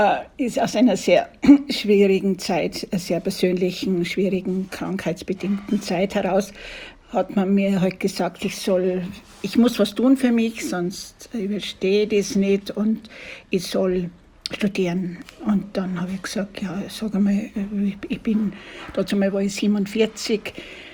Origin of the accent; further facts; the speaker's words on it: Kitzbühel, Tyrol, Austria; Ich komme aus Tirol an, aus Kitzbühel und habe die Fahrt natürlich sehr genossen.